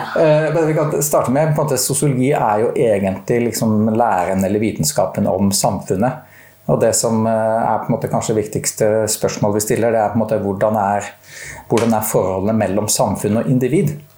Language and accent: Norwegian; Stavanger, Rogaland, Norway; born there; now in Trondheim, Norway; Jeg er født i Stavanger i 1967, så det begynner å bli ganske mange år siden. Og så har jeg vært i Trondheim ganske lenge